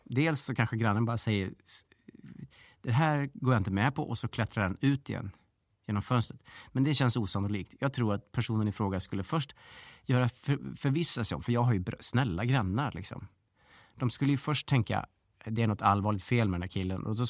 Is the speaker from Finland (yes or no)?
no; Australia; now in Sweden; Jag kommer inte från Sverige från början utan jag kommer från Australien.